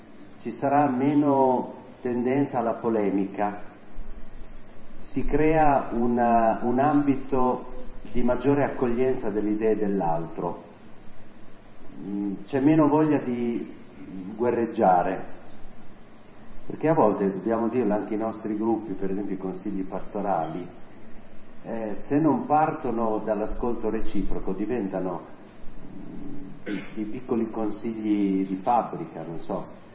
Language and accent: Italian; Emilia-Romagna, Italy; io sono romagnolo, in Romagna siamo un po', no? Infiammabili